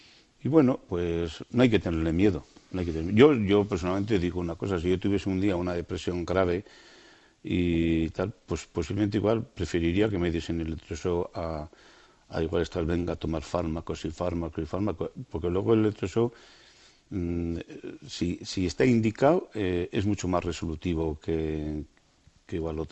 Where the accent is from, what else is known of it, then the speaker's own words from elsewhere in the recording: Beire, Navarre, Spain; Beire, sí.